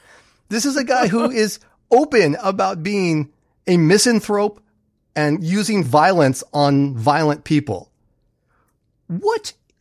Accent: United States; I mean, as an American, I am entirely on board with that.

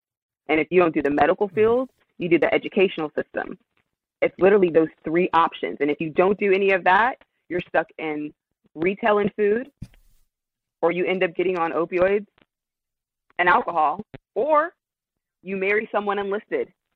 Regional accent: Fayetteville, North Carolina, United States; growing up in the Fayetteville area and outside of Fort Bragg, I'm surrounded by veterans.

